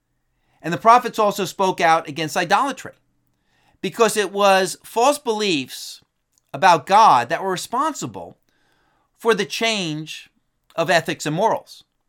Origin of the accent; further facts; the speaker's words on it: New Milford, New Jersey, United States; The other day, my sister pointed out on Zillow the house that I grew up in New Milford, New Jersey.